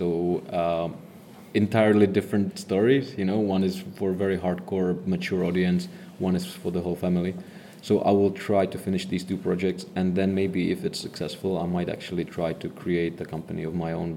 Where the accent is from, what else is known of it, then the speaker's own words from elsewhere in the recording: Czechia; I'm from Czech Republic.